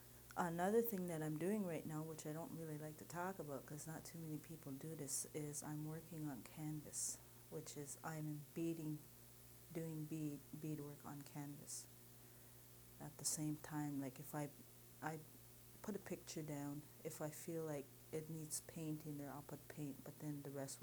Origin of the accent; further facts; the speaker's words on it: Ontario, Canada; born there; I was born on the Cape Croker Indian Reservation.